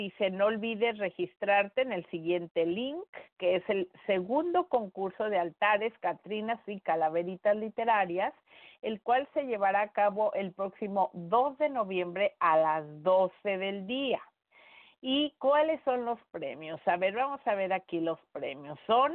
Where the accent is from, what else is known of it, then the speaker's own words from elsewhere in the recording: Mexico; nosotros como mexicanos, digo como mexicanos porque creo que no existe en otro lugar